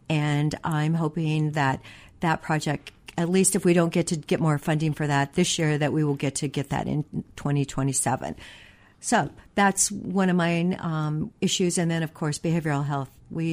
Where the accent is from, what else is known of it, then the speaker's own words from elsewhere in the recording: Heppner, Oregon, United States; I grew up in Heppner, where Kinzu Mill was there